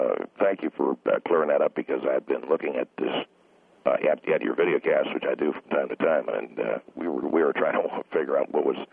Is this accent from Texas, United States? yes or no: yes; Kilgore, Texas, United States; You know, I come from Eastern Texas. I come from a place called Kilgore, Texas, which is in East Texas, kind of ranch land. It's horse country more so than anything else.